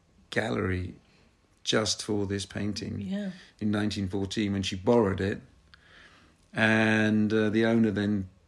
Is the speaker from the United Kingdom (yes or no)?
yes; United Kingdom; I wanted to ask her, have you any chips, being British?